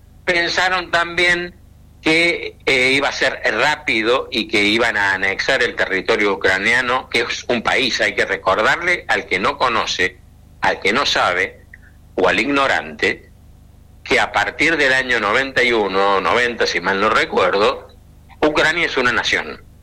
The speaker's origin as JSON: {"language": "Spanish", "country": "Argentina", "said": "lo que sí te puedo decir como argentino es que yo lo rechazo firmemente"}